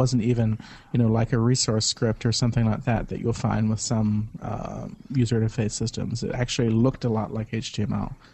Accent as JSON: {"language": "English", "country": "New Zealand", "said": "No, although I was in my home country."}